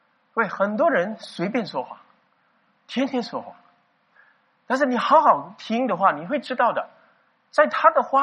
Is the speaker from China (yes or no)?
no; Singapore; 但是我们是新加坡人啊，我们新加坡的品牌。